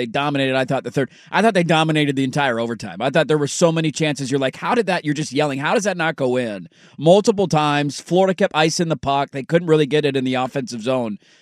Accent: Saskatoon, Saskatchewan, Canada; I'm from Saskatoon.

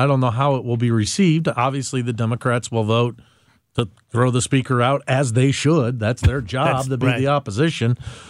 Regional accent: United States; As an American, this is silly.

